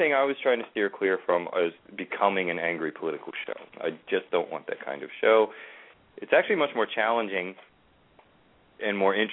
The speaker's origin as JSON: {"language": "English", "town": "Baltimore", "region": "Maryland", "country": "United States", "said": "I'm from Baltimore."}